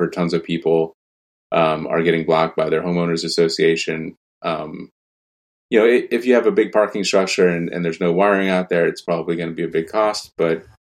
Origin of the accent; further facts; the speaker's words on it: New York, United States; So, you know, I'm a New Yorker. I'm very familiar with these things.